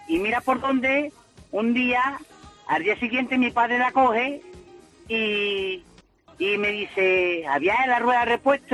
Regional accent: Córdoba, Andalusia, Spain; Mira, yo soy de Córdoba

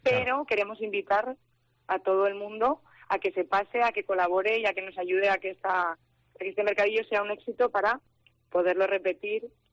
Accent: Fuenmayor, La Rioja, Spain; Mira, yo siempre llevo a mi pueblo por bandera. Siempre digo que Fuenmayor es un pueblo increíble.

